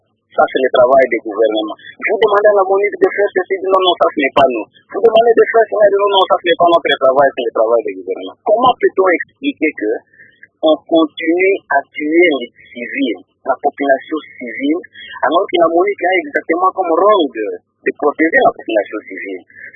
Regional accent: Orientale, DR Congo; now in Kinshasa, DR Congo; Oui, je suis à Kinshasa, mais je suis de l'Est présentement. Je suis dans la province orientale.

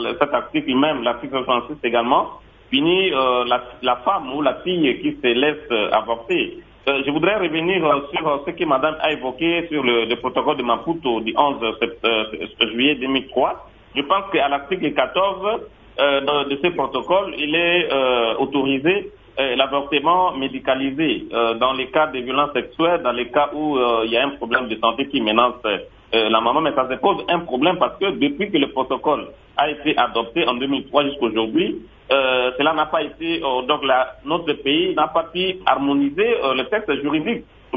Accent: Mbandaka, Équateur, DR Congo; je pense que même chez moi, en Bandaka, les cas d'avortement sont récurrents

